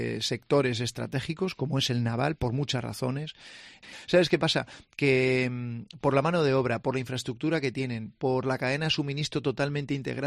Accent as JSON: {"language": "Spanish", "town": "Santander", "region": "Cantabria", "country": "Spain", "said": "soy de Cantabria, vivo en Santander, un puerto también muy especializado en el coche"}